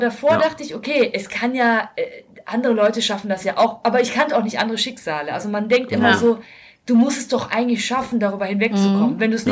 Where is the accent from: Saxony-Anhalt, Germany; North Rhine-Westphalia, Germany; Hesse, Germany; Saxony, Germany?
North Rhine-Westphalia, Germany; eins live ist ja ein Radiosender aus meiner Heimatregion